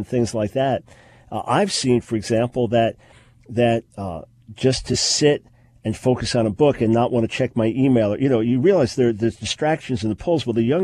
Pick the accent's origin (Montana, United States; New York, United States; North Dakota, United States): New York, United States; Look, I'm a New Yorker living in the South.